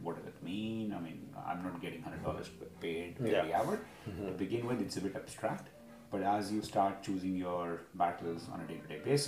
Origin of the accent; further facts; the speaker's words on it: India; I'm born in India, made for the world. Because I think while I was born and raised in India, for the last 20 years I've been traveling around the world, all over Asia, Pacific, Europe, Africa.